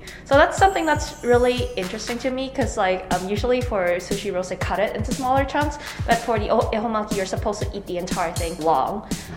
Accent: Canada; and I'm from Canada.

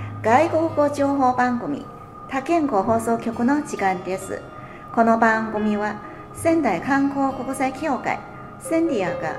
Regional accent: South China, China; moved away as an adult; also born or lived in Wuhan; now in Japan; 我们的家乡就是其中的一个。然后我的大学在武汉，也是大火炉，我就在火炉里面烤出来的。所以来到日本之后，我们现在京都

